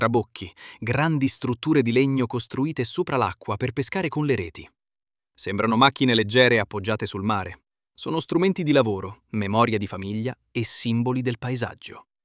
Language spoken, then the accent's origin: Italian; L'Aquila, Abruzzo, Italy; Un aquilano come me non parla esattamente come un pescarese.